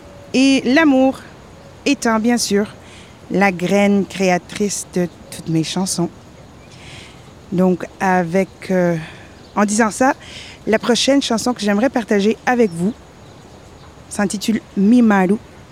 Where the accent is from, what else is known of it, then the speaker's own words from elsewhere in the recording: Sudbury, Ontario, Canada; now in Toronto, Canada; ici, on est chez moi, à Toronto, où j'habite depuis 9 ans, plus ou moins. Mais je suis née et j'ai grandi dans le nord de l'Ontario, dans une belle ville qui s'appelle Sudbury, Ontario.